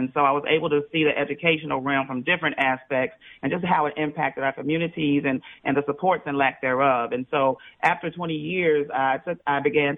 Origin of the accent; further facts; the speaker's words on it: Chicago, Illinois, United States; So I'm from Tarrytown, grew up there, born and raised through the Chicago Public School system